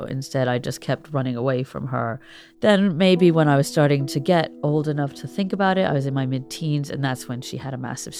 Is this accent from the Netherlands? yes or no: no; England, United Kingdom; my grandmother was as French as I am English, which is to say, not very.